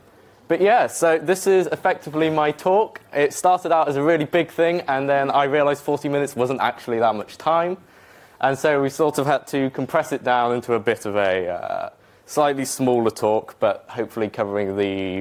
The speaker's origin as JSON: {"language": "English", "region": "London", "country": "United Kingdom", "said": "I come from London. I live in London, and I work for QuickWit"}